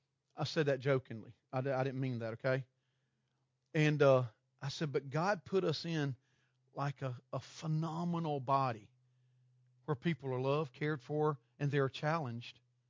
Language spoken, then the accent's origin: English; Gilbert, Arizona, United States; I'm from Gilbert, so I can't say every word.